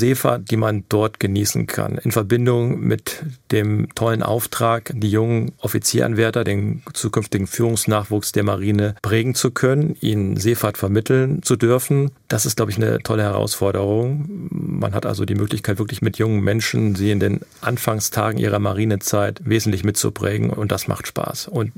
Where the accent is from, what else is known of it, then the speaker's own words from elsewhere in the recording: Hesse, Germany; Und ich komme ja nun aus Nordhessen und in den 80er Jahren muss das dann halt gewesen sein